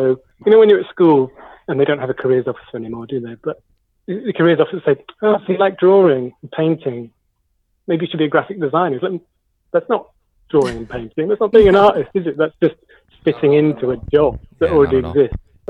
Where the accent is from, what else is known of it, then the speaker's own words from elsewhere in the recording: Norwich, East of England, United Kingdom; the art school I went to in my hometown, which is Norwich, which is also on the booty of the UK.